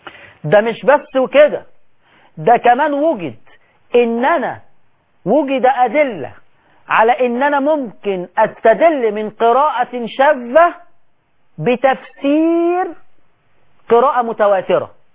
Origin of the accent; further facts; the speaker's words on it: Egypt; احنا عندنا في مصر